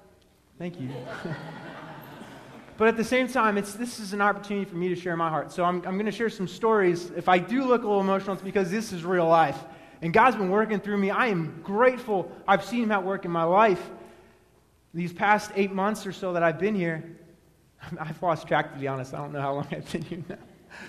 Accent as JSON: {"language": "English", "region": "Pennsylvania", "country": "United States", "said": "We go to the Jersey Shore because we're from Pennsylvania."}